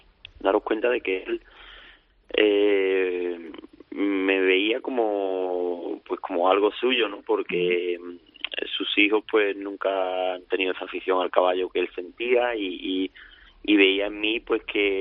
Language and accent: Spanish; La Puebla, Andalusia, Spain; Con 3 meses de edad, pues nos vinimos a su casa de la Puebla a vivir. Y durante 12 años, pues gracias a que él contrata a mi padre y lo trae para España